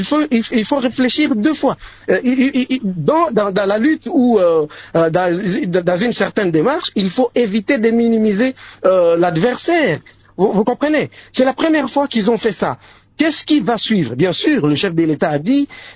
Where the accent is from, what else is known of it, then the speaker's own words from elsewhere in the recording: DR Congo; en tant que journaliste, en tant que Congolais et en tant qu'électeur